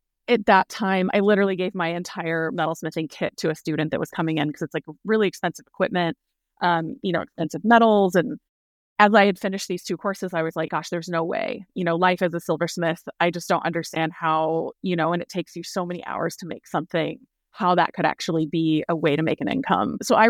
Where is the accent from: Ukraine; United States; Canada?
United States; Washington; Well, I grew up in Washington State on the east side of the Cascades, so the dry side.